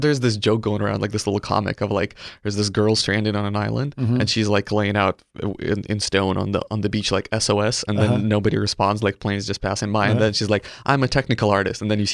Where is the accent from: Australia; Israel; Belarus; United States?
Belarus; I'm originally from Eastern Europe, which is Belarus, which is a country there's no game development pretty much.